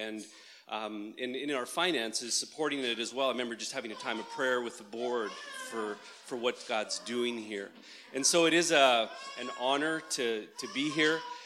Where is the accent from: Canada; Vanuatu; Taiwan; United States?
Canada; Brandon, Manitoba; Brandon is where I grew up. So this is my hometown. I pastor in my home church. And so it is, I love Brandon. I love Westman. I love this community.